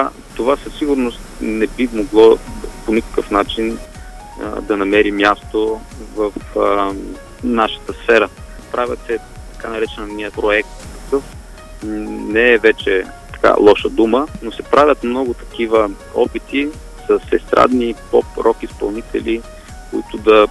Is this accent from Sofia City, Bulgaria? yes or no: no; Ruse, Ruse Province, Bulgaria; born there; also born or lived in Burgas; now in Pomorie, Bulgaria; Всъщност аз само съм роден в Русе. Много мъничко съм живял там. Свързвам много по-голяма част от живота си в Бургас, в музикалното училище.